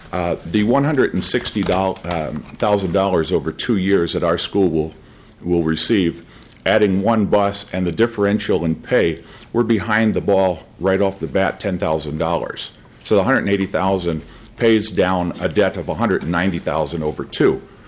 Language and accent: English; New Jersey, United States; I will apologize in advance. I'm not very political. I'm an Irish Catholic boy out of New Jersey. And so sometimes in the Midwest, my candor is either positive or negative.